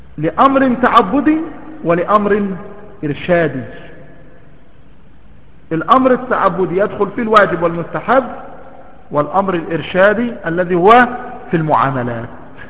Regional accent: Egypt; نحن مثلا السواك ما يوجد عندنا في مصر

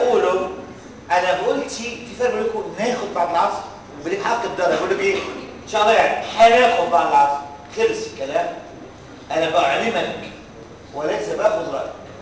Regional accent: Cairo Governorate, Egypt; والشقه اللي انا ساكن فيها في مدينه نصر

